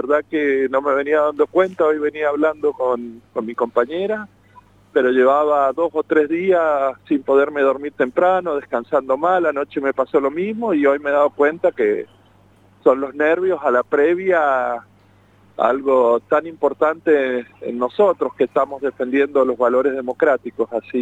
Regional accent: Mendoza, Argentina; yo también fui apropiado en Mendoza, así sí, que somos de Cuyo

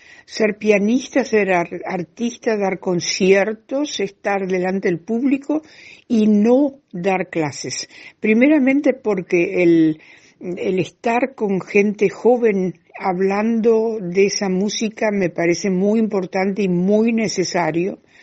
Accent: Argentina; Yo soy argentina

